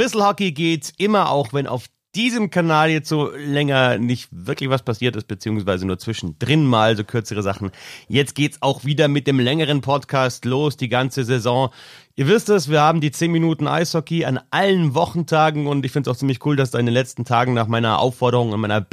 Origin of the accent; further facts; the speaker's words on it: Bavaria, Germany; bei mir ist halt einfach Rosenheim die nächste Stadt, ja. Für mich ist Daniel nicht München die Großstadt, sondern schon Rosenheim, weil ich bin auf dem Dorf aufgewachsen.